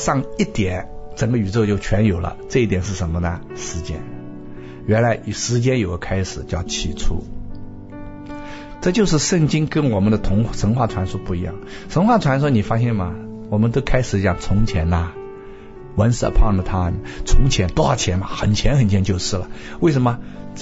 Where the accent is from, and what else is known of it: China